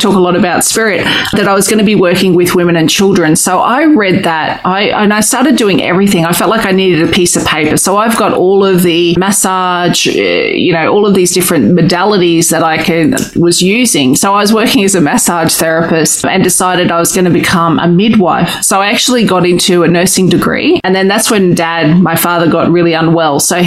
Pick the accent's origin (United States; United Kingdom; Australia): Australia; Brisbane, Queensland; my sister and I grew up on Quandamooka land down at Wynnum in Brisbane.